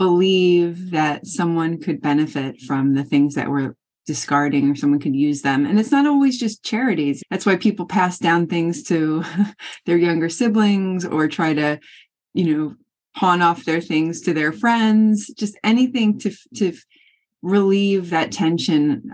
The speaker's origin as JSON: {"language": "English", "town": "Long Island", "region": "New York", "country": "United States", "tie": "born or raised there", "said": "So I'm zooming in from Long Island, New York, and this is where I was born and raised."}